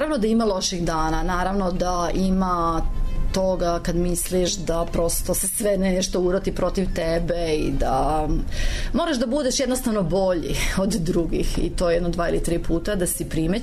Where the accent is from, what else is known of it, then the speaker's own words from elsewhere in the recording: Serbia; now in Slovenia; mnogo mi kažu da ne bi nikad pomislili da sam ja Srpkinja, odnosno da slovenački nije moj materinji jezik